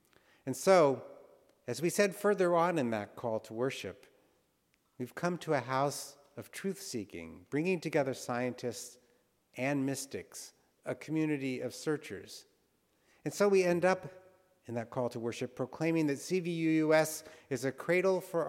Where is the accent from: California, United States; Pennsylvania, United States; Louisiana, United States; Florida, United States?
California, United States; The Shannon never steamed under the famous bridge that I grew up loving in the Bay Area.